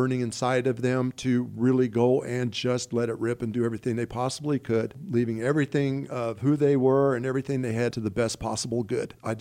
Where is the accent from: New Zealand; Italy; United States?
United States; Cincinnati, Ohio; We're from Cincinnati.